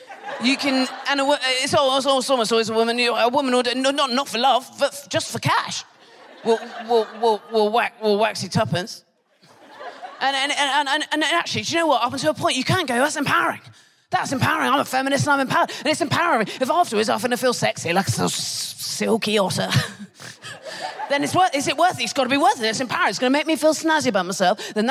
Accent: South West England, United Kingdom; moved away as an adult; now in London, United Kingdom; I grew up in Dorset in the 90s.

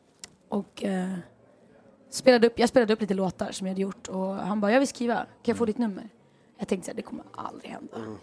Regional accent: Sweden; Alltså för att som svensk så här, säger man klockan 10, då är man där 10:15 kanske.

